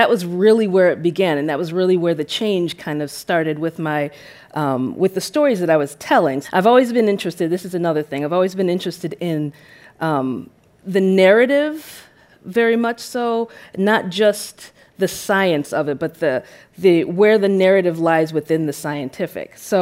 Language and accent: English; United States; growing up in the United States versus with going to Nigeria, like, my world was always bigger.